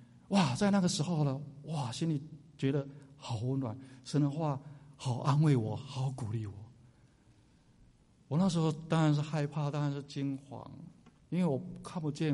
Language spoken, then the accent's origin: Chinese; Taiwan; moved away as an adult; now in Dallas, United States; 那对我在台湾成长的时候呢，到达拉斯啊非常的合适，因为我没有这个碰过下雪那么样的寒冷啊。